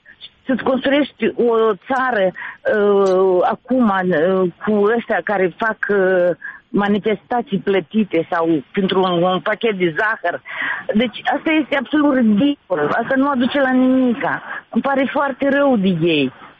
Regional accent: Moldova; Noi toți am plecat din satele noastre într-un moment dat, dar ține minte de unde venim. Și eu sunt în final din Moldova.

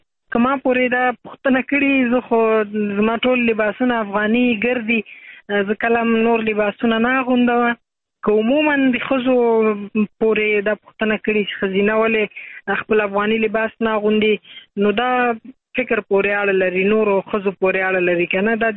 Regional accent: Afghanistan; مونږ افغانان یو، دا باید ونه وایي چې دا زما خپل ولایت ده

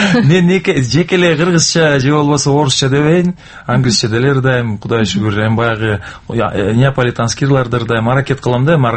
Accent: Kyzyl-Suu, Issyk-Kul Region, Kyrgyzstan; мен эми айылда өскөнүм менен орусча айылда өстүм, Покровка деген, азыр Кызыл суу дейт.

